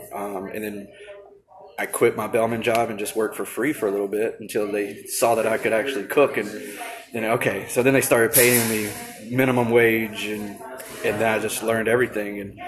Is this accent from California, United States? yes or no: no; Winder, Georgia, United States; now in Panama City Beach, United States; and I'm originally from Athens, Georgia, or Winder, Georgia, rather. Not many people know where that's at, so I always say Athens because everybody knows where the dogs are. But I've been in Panama City Beach for 10 years